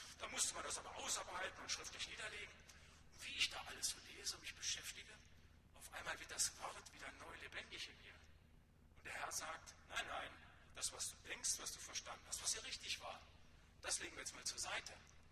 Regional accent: North Rhine-Westphalia, Germany; Da, wo ich herkomme, im Siegerland

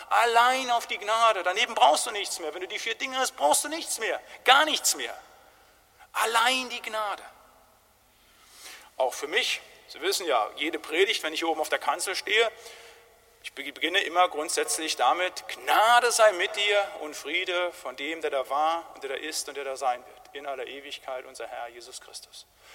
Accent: North Rhine-Westphalia, Germany; da wo ich herkomme, in den Gemeinschaftskreisen des Siegerlandes, da ist es grundsätzlich so gewesen

